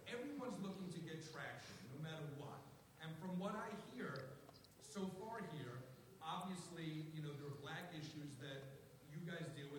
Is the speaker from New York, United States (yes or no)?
yes; New York, United States; I'm from New York. I know plenty of black folk my whole life.